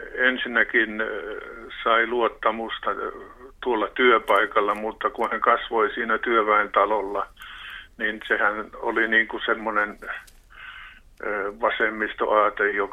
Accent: Haukipudas, North Ostrobothnia, Finland; minä olen tuosta Halkiputaan Piimäperältä kotosin, mutta Koskelan kylästä

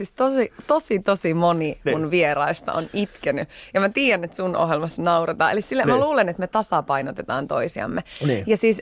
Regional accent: Iisalmi, North Savo, Finland; Iisalmesta. Hmm. Ylä-Savon sydämestä. Sieltä mä oon kotoisin. Mun vanhemmat asuu siellä edelleenkin.

